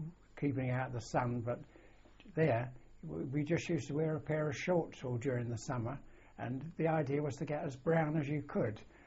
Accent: Walworth, London, United Kingdom; born there; Well, I was born in London, in South East London, in Walworth, actually. 24th of February, 1924.

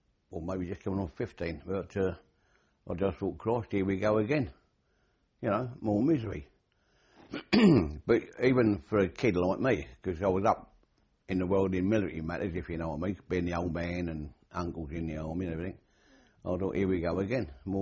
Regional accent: Tottenham, London, United Kingdom; I was born in Tottenham, North London, at a place called Henrietta Street.

